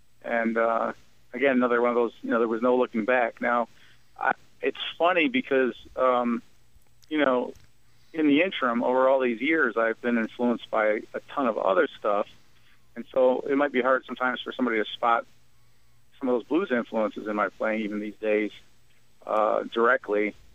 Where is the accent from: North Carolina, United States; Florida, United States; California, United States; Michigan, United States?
Michigan, United States; Flint; Well, you know, growing up in Flint, aside from the musical aspect of it, just growing up in Flint defines me for better or for worse.